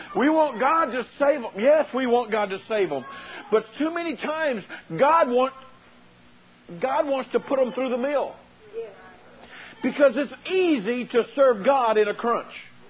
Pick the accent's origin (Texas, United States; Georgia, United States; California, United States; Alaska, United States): Texas, United States; San Antonio; You know, I'm from San Antonio, Texas.